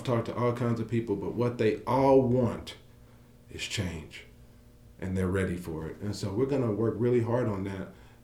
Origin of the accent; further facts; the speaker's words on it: Lubbock, Texas, United States; I know what they want because I'm from Lubbock. I've been here my entire life, and I know what they need, and I'm going to help them.